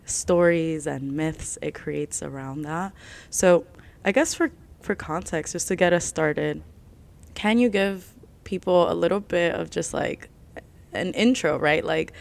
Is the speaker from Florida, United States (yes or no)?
yes; Miami, Florida, United States; And I grew up in Miami, so I grew up with a lot of sort of narratives around Quwa and what it's like. But at the same time, I'm Puerto Rican